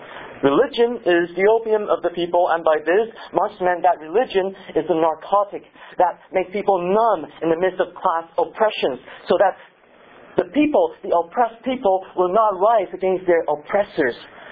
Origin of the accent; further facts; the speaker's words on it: Taiwan; When I was growing up in Taiwan, my teacher filled the classroom with patriotic rage